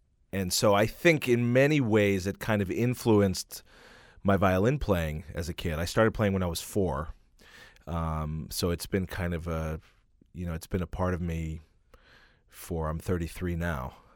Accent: Philadelphia, Pennsylvania, United States; Growing up in Philadelphia, my parents played in the Philadelphia Opera Company.

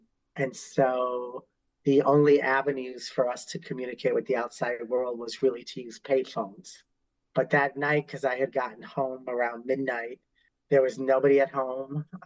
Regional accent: Chicago, Illinois, United States; born there; My background is my family is from Puerto Rico. I'm a first generation because I was born here in Chicago. And both my parents came here from Puerto Rico.

